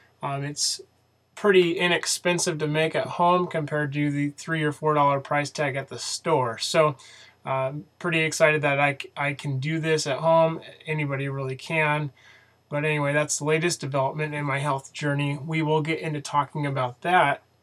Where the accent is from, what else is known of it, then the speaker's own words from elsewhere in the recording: Coeur d'Alene, Idaho, United States; also born or lived in California; now in Parma, United States; I moved to Idaho from California when I was about 6 or 7 years old, and then grew up in Coeur d'Alene, Idaho, which is in northern Idaho.